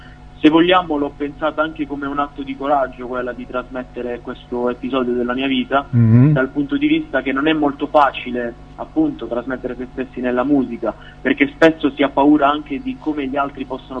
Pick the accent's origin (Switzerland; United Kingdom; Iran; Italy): Italy; Apulia; uno studente di 17 anni, frequento il quarto anno di liceo scientifico e sono originario della provincia di Taranto, in Puglia.